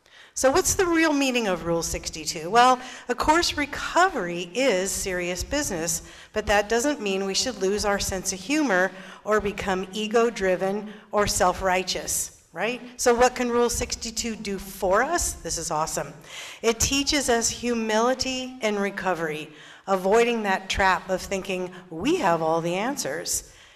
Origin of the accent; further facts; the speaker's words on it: Fair Oaks, California, United States; I'm an alcoholic from Fair Oaks, California.